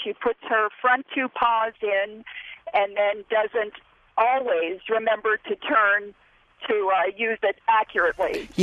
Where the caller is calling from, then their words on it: Dallas, Texas, United States; I'm calling from Dallas, Texas.